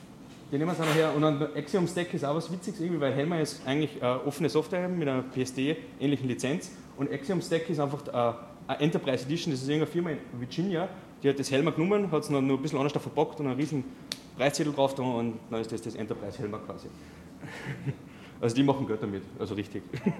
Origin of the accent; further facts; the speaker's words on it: Rauris, Salzburg, Austria; moved away as an adult; now in Vienna, Austria; präsentiere heute Helmer, JavaScript am Server. Kurz meine Geschichte, ich bin eigentlich aufgewachsen in Salzburg, im Winzgau, in Raures.